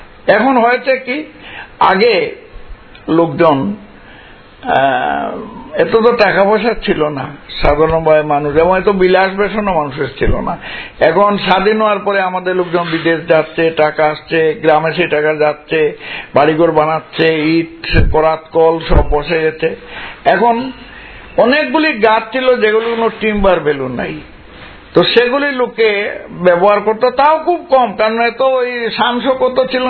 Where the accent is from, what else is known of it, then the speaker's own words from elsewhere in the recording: Sylhet Division, Bangladesh; দেখো, আমাদের বাড়ি হচ্ছে সিলেটের পাতারিয়া পাহাড়ের খুব কাছে, এবং আমার ওখানে আমাদের কিছু জায়গা আছে।